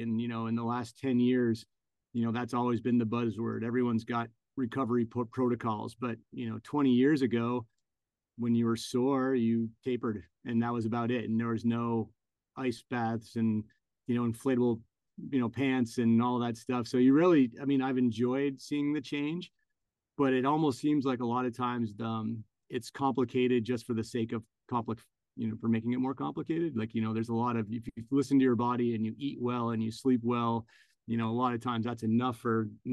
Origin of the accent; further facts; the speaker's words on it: Vermont, United States; I'm from Vermont where we're headquartered. And wanted to enjoy the idea about going back to Vermont and working with my friends.